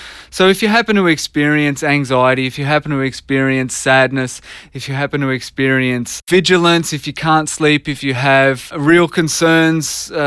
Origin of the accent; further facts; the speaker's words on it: Australia; A devastating impact which we've all bared witness to as Australian citizens.